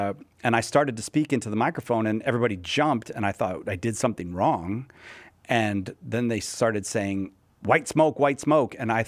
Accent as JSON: {"language": "English", "country": "United States", "said": "But as an American, it's very odd to have an American Pope."}